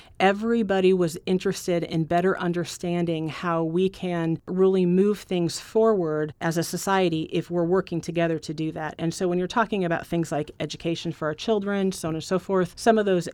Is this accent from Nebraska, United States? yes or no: yes; Hebron, Nebraska, United States; I'm from Hebron, Nebraska.